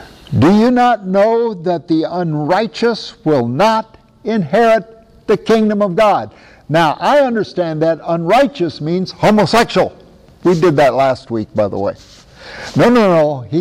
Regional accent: Iowa, United States; I was raised in Iowa. We don't go do a washing. We do washing.

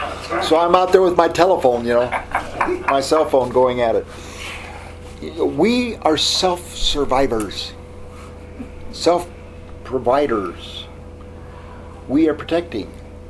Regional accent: United States; I'm so glad I'm an American. I'm an American because a couple hundred years ago, somebody got in a boat. When my mother gave birth, she gave birth in the middle of this country, and I'm here.

